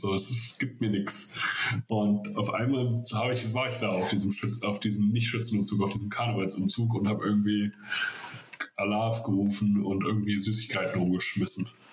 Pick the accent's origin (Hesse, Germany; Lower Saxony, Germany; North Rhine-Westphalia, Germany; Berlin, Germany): Lower Saxony, Germany; Das mich als Niedersachse irritiert das natürlich, weil für mich ist 16 Uhr Nachmittag.